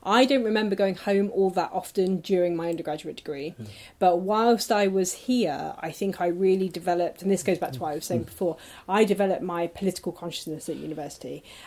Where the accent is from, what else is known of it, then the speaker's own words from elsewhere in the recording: Nottingham, East Midlands, United Kingdom; Nottingham, yeah.